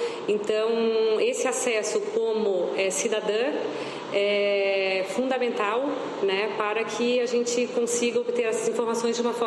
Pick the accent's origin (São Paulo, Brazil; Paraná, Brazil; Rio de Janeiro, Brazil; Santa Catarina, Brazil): Santa Catarina, Brazil; Joinville; eu, como joinvilense, já utilizei o cadastro várias vezes